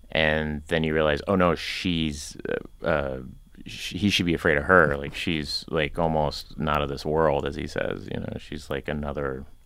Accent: Oklahoma, United States; I grew up in Oklahoma, and we, you know, there was like a thing called a turkey shoot

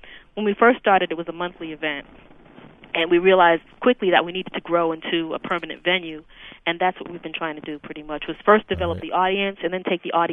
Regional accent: Syracuse, New York, United States; You know, I grew up in Syracuse, New York, and not the most progressive place in the world, but I had that information in my household.

